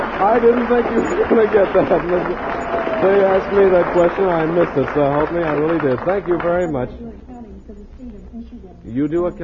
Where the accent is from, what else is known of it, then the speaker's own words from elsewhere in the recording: Oklahoma, United States; No, I'm from Oklahoma. I just got through saying that.